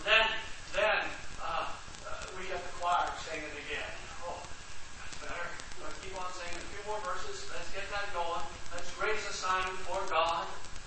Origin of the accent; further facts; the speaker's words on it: Northern Ireland, United Kingdom; moved away; I come from Northern Ireland, the monoculture. Everybody's white there. You're either a Protestant or a Catholic, and that's your world.